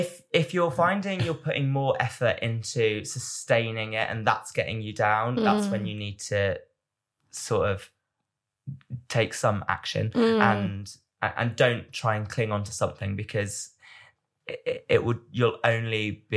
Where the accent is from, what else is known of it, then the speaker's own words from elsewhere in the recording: United Kingdom; I'm being very British.